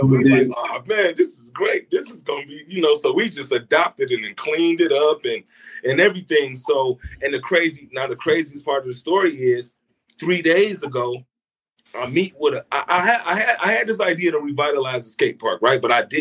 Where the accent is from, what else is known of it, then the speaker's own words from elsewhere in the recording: Detroit, Michigan, United States; born and raised.